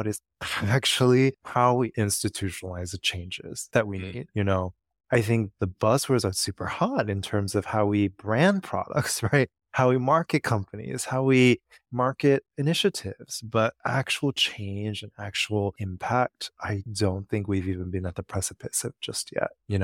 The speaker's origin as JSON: {"language": "English", "town": "Los Angeles", "region": "California", "country": "United States", "tie": "born or raised there", "said": "And so I grew up in Los Angeles"}